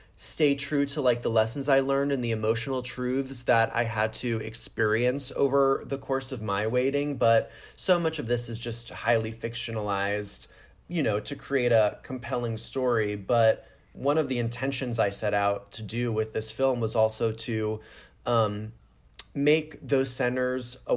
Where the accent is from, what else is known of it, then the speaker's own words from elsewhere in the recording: Florida, United States; You know, I grew up in Florida in the public school system there.